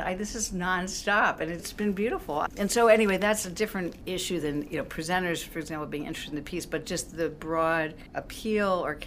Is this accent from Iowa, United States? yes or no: no; Pennsylvania, United States; has toured to Pennsylvania. Sure. We performed, but I've never had a commission from my home state.